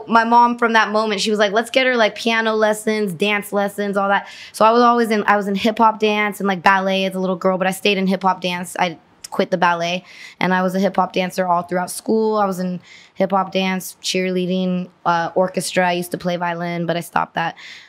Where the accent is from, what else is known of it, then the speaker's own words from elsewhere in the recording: Van Nuys, California, United States; born there; Yeah, so I was born in Van Nuys, California.